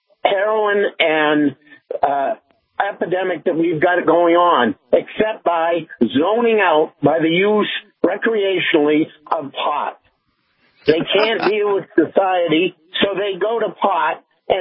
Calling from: Alamogordo, New Mexico, United States; I'm calling from Alamogordo, New Mexico

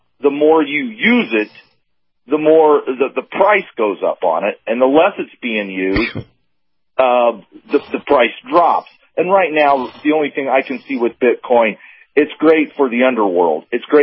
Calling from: Lafayette, United States; from Lafayette.

